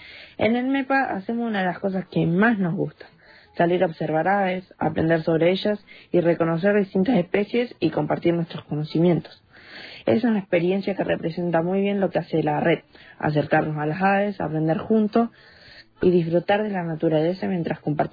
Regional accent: Junín de los Andes, Neuquén, Argentina; de Junín de los Andes.

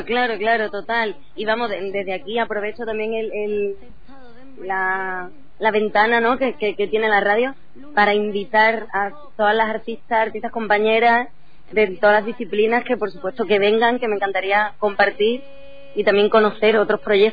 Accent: Cádiz, Andalusia, Spain; yo también vengo de Cádiz, que es una de las tierras más flamencas que hay.

